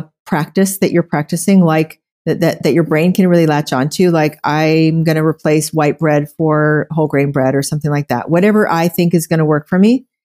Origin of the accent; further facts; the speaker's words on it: Oklahoma, United States; I come from a background where I grew up in Oklahoma